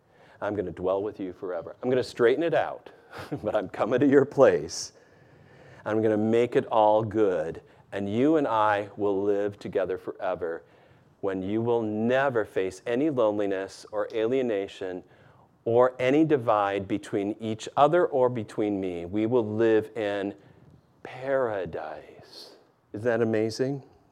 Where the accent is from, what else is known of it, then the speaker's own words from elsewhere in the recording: Michigan, United States; That's where I grew up in Michigan.